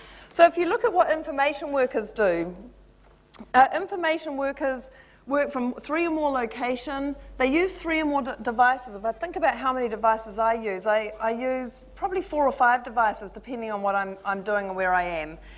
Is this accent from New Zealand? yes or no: yes; New Zealand; I'm a Kiwi. Hopefully you can all tell that. I'm told I still sound like a New Zealander. And it's great to be in an audience who won't mistake me for an Aussie, which is what usually happens to me.